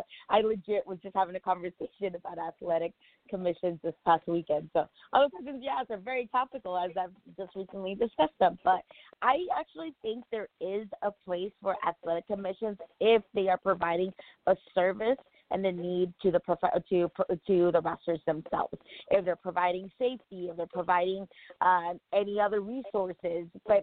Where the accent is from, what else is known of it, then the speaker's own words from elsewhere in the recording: Mexico; Since I grew up in Mexico, wrestling was very, like, a family business.